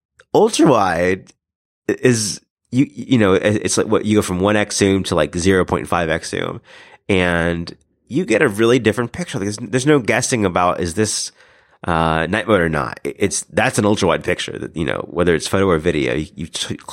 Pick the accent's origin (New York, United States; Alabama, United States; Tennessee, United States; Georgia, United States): Alabama, United States; And, I was from, you know, I grew up in Alabama and then he lived in Birmingham.